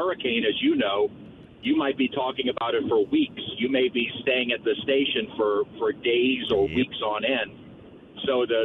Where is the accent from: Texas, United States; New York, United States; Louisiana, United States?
Louisiana, United States; New Orleans; I was from New Orleans and from the area to where I'm kind of accustomed to how our weather works